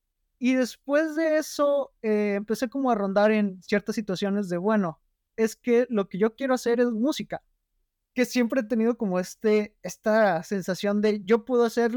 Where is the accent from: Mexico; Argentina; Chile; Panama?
Mexico; Saltillo, Coahuila; en mi ciudad natal, Saltillo, Coahuila